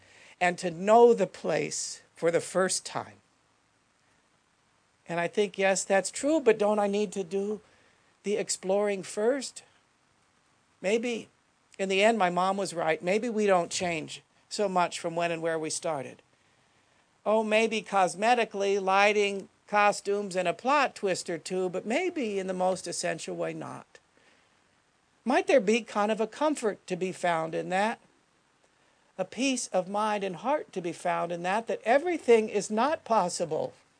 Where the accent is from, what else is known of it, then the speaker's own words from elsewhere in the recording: United States; After all, I'm an American who desires and wants more.